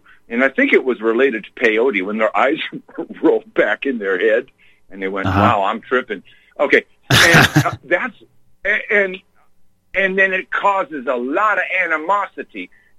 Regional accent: California, United States; now in Colorado Springs, United States; I came to Colorado Springs from California. I was born and raised over there.

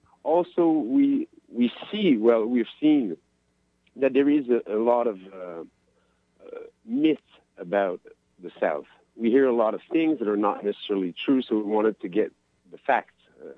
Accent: Quebec, Canada; I'm Canadian, but I'm more of a Quebecer. I know more about Quebec than the rest of Canada, unfortunately.

